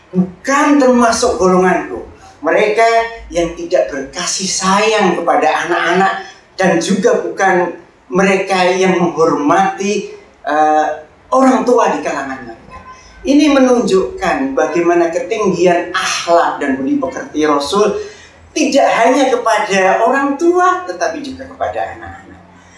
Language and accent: Indonesian; Indonesia; Saya terlahir sebagai Muslim. Saya berasal dari Indonesia.